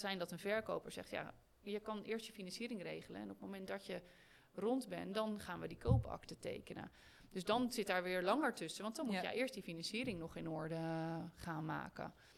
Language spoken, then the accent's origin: Dutch; Netherlands; now in Portugal; Ja, ik denk dat wij als Nederlanders, dat wij altijd alles heel goed willen uitzoeken.